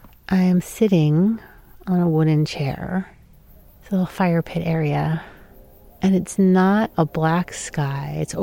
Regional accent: New York City, New York, United States; I grew up in New York City, and I felt comfortable on the lit streets, even late at night.

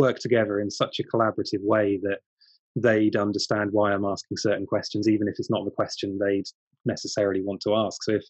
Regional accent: United Kingdom; I like to think as a British archaeologist, I do things very well

